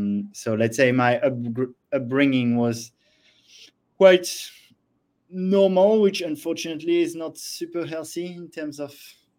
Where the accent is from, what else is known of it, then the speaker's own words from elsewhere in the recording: France; So I'm from France originally. So I grew up with a pretty standard diet as I'd have there